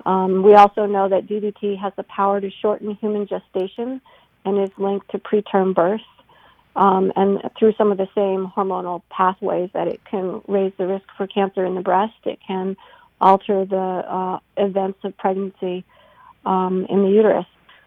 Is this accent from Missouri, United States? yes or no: no; Illinois, United States; But even in places like my home state of Illinois, along with Wisconsin and Minnesota